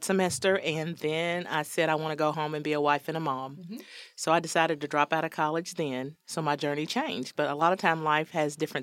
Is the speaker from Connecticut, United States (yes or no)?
no; Harrodsburg, Kentucky, United States; also born or lived in Lexington, Kentucky; I'm local Kentucky, born and raised in Harrodsburg, Kentucky. Lived in Lexington for several years.